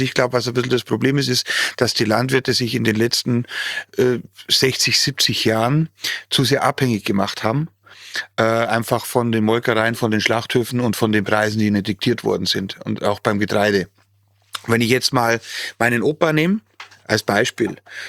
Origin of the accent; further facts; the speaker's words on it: Bavaria, Germany; Und ich komme ja aus dem Bayerischen Wald